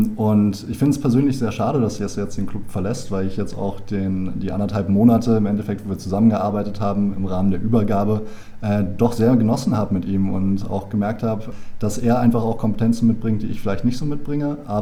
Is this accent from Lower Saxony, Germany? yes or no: no; Berlin, Germany; war ich 2 Jahre für mein Abitur in Irland. Ansonsten, ich komme aus Berlin, bin hier geboren, wahrscheinlich auch bis an mein Lebensende nicht mehr wirklich wegzukriegen.